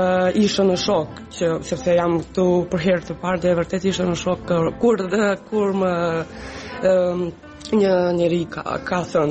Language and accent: Albanian; Serbia; Albanian is a second language; Njerëzit të vjetër kur dëgjojnë se ne jemi nga Serbia se flasim serbisht, gjithë janë hajtë flasim në serbisht